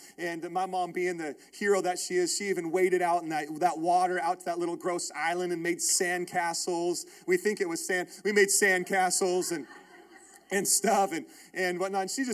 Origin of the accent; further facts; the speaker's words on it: Netherlands; English is a second language; So, yeah, I'm foreign. I'm from Holland. It's not my fault. English is my second language.